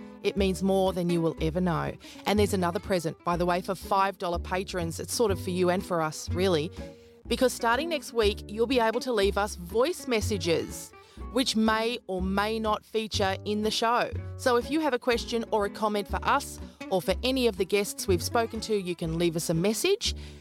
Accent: Toowoomba, Queensland, Australia; as I made my way between Brisbane and my hometown of Toowoomba.

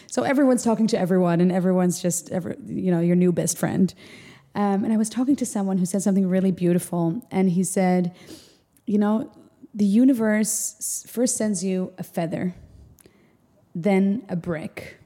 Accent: Amsterdam, North Holland, Netherlands; now in New Zealand; Moved to New Zealand. I'm originally from Amsterdam. That's literally the other side of the world.

